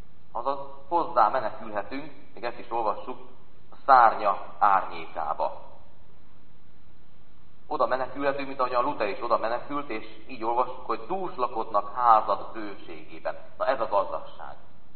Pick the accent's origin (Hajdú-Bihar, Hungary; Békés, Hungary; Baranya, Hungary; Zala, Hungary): Békés, Hungary; Szabadkígyós; a szülőföldemen van ugye az egyik ősi családi birtokuk, szabad kígyóson, a Wenckheim kastély.